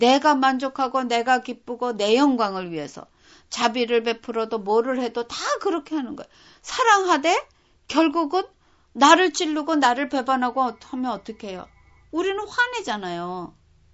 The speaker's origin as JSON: {"language": "Korean", "country": "South Korea", "lives_now": "United States", "said": "우리가 지금 미국에서 살면은 우린 여전히 한국 사람이라고 얘기를 해요. 그래도 우리 국적이 미국입니다."}